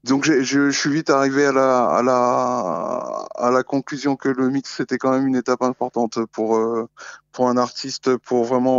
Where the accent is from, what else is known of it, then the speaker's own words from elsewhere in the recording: Île-de-France, France; De région parisienne.